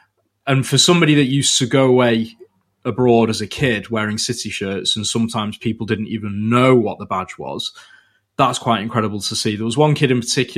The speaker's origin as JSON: {"language": "English", "town": "Manchester", "region": "North West England", "country": "United Kingdom", "said": "for us, it's normal that we're City fans because we're born City fans and we're from Manchester"}